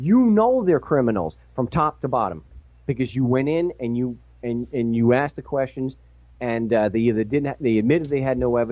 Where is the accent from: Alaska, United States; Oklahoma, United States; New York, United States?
New York, United States; I'm a schmuck from Long Island.